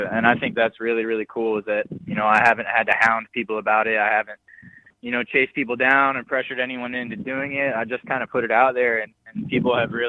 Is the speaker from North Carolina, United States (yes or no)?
yes; North Carolina, United States; obviously I'm from North Carolina